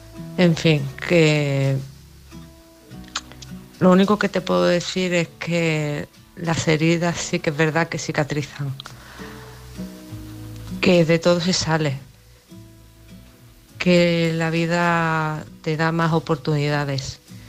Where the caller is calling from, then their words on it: Málaga, Andalusia, Spain; de Málaga.